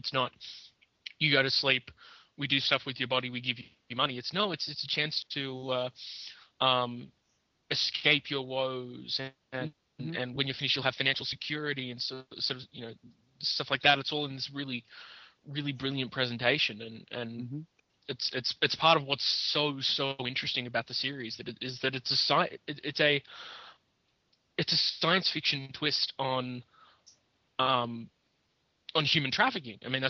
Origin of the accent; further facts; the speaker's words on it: United Kingdom; I drink tea. I'm British. I'm evil.